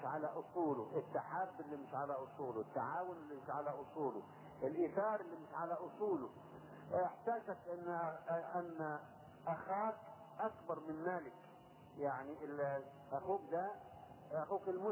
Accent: Egypt; يعني هات أي شعب من الشعوب عندنا في مصر أو في أي بلد ثاني

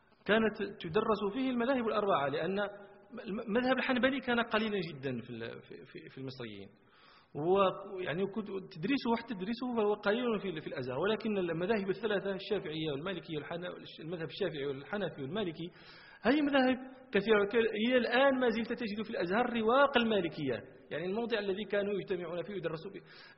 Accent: Marrakesh, Marrakesh-Safi, Morocco; احنا كان عندنا في مراكش شاعر مشهور

